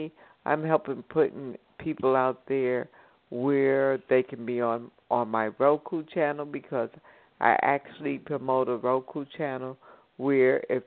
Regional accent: New Jersey, United States; I'm originally from New Jersey. So shout out to all my New Jersey folks.

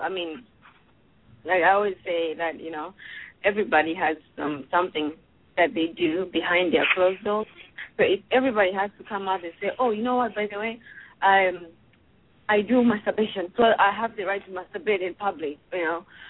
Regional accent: Malawi; I'm from Malawi

